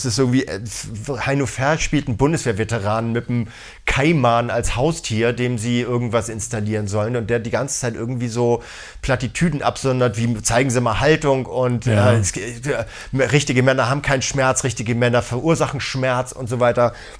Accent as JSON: {"language": "German", "region": "Hamburg", "country": "Germany"}